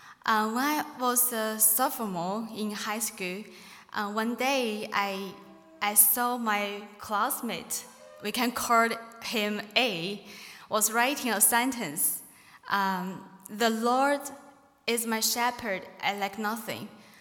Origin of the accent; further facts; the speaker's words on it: Inner Mongolia, China; English is a second language; I come from Inner Mongolia of China, where it's in the very north of China. I am the first Christian in my whole family.